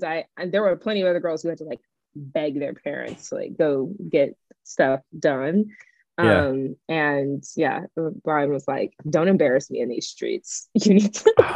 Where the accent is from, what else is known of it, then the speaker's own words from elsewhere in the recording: Memphis, Tennessee, United States; now in Los Angeles, United States; I think in Memphis, or just even growing up in the South in general, like you're kind of on like a constant hustle